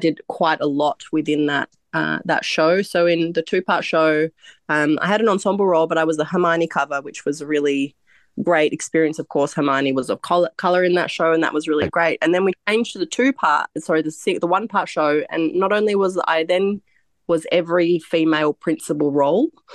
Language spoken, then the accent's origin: English; Melbourne, Victoria, Australia; born there; also born or lived in Florence, Italy; Italian in my roots, but I was born back here in Melbourne.